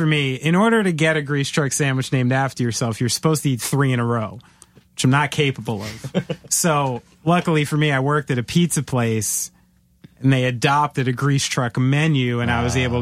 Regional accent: New Jersey, United States; I'm a Jew from New Jersey.

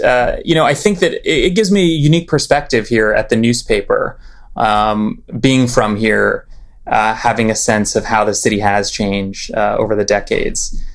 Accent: Los Angeles, California, United States; So I grew up in Los Angeles. Like I said, I grew up reading the newspaper every morning at, you know, the breakfast table.

